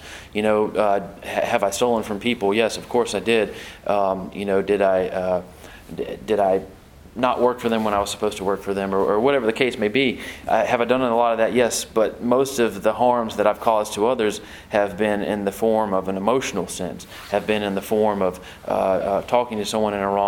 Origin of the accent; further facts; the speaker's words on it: Hickory, North Carolina, United States; now in Sumter, United States; and I live in Sumter, South Carolina now. It's about 2 hours down the road. I'm actually from Hickory, so I'm sure that you all probably know where that is.